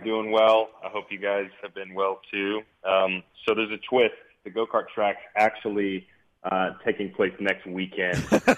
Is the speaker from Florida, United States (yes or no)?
no; Hendersonville, Tennessee, United States; But when I was a kid growing up in Hendersonville, you know, playing baseball, basketball, dreaming of maybe driving go-karts